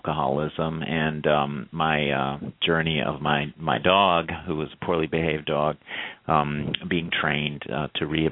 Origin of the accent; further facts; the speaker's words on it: Ireland; I guess I'm saying surprising because I'm Irish and by nature pessimistic.